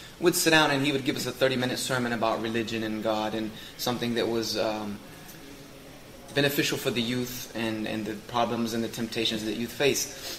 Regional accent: South Carolina, United States; he started to attend a Bible college in my hometown, which is very well known in the United States amongst religious conservative Christians.

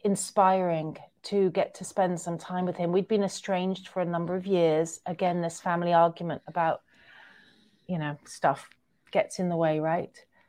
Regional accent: Manchester, North West England, United Kingdom; when he found out I was from Manchester, he's like, "Oh, that's amazing. And I'm really, really sorry."

